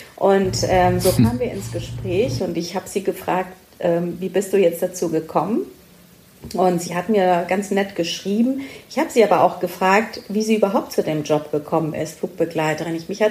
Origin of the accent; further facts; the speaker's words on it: Stuttgart, Baden-Württemberg, Germany; Ich kenne das übrigens aus Stuttgart, weil ich komme aus Stuttgart